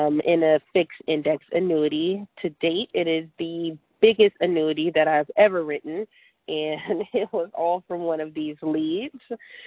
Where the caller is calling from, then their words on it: Florida, United States; I'm calling in from South Florida.